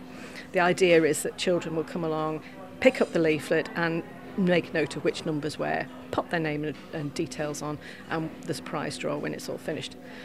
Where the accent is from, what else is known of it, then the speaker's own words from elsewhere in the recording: Douglas, Isle of Man; We'd always lived in Douglas, born and brought up in Douglas. And in 22, I think it was, we moved up just north of Ramsey.